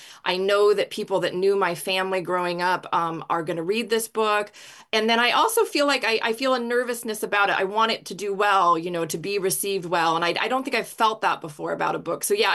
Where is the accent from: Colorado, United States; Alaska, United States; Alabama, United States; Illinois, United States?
Alaska, United States; Growing up in Alaska, my family, they were big readers, and my grandparents gave me a copy of The Beauty and the Beast.